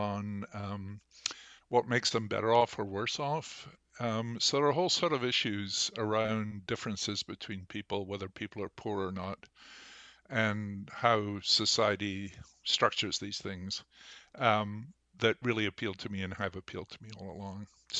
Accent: Scotland, United Kingdom; born there; you know, I was born in Scotland on the very end of World War II.

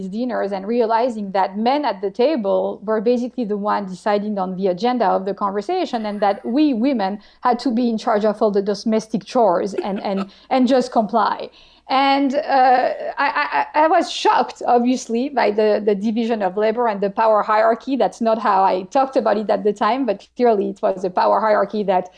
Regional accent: Marseille, Provence-Alpes-Côte d'Azur, France; my interest in power and inequalities, I think, really goes back to my time growing up in Marseille.

